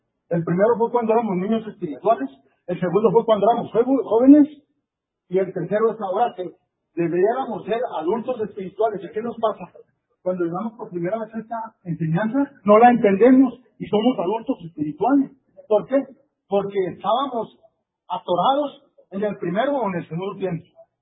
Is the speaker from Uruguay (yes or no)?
no; Ciudad Juárez, Chihuahua, Mexico; Yo vengo de Ciudad Juárez.